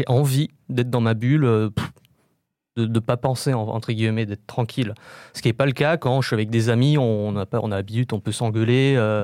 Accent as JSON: {"language": "French", "country": "France", "tie": "born there", "said": "je suis d'origine vietnamienne. Enfin, je suis né en France, mais mes parents sont vietnamiens."}